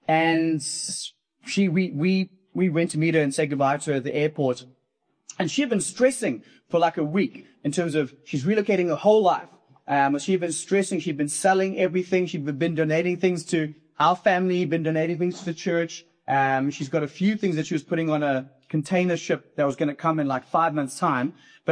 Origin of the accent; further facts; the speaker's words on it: Zimbabwe; now in Cape Town, South Africa; I was raised in Zimbabwe, but I've been down in Cape Town for about 20 years now.